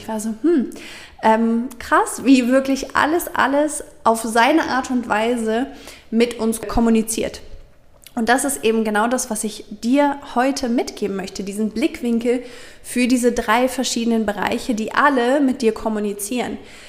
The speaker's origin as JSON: {"language": "German", "country": "Germany", "said": "meine Generation, ich bin 35 Jahre alt, das heißt meine Großelterngeneration, ich komme jetzt auch noch aus Deutschland"}